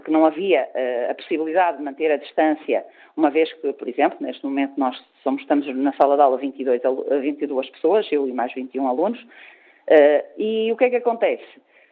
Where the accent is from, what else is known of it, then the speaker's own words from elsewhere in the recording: Portugal; falo contra mim que sou portuguesa e com muito orgulho